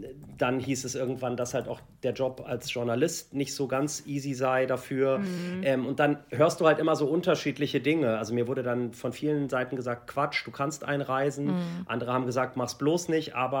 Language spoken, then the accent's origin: German; Germany; ich bin halt hier aufgewachsen in Deutschland. Mein Papa, wie gesagt, ist Iraner, meine Mama Deutsche.